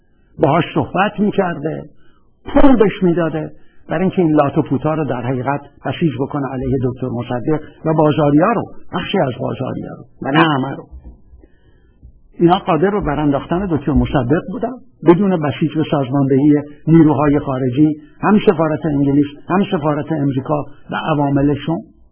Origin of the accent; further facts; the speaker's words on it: Khuzestan, Iran; بنده که بچه خوزستانم میدونم یعنی چه